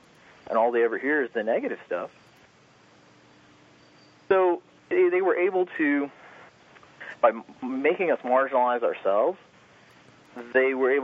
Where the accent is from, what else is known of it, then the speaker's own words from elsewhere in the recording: Los Angeles, California, United States; what I found is that I grew up in Los Angeles